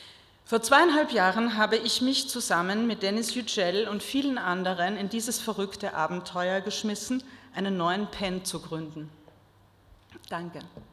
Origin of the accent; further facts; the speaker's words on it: Austria; Ich kenne das aus meinem Heimatland Österreich.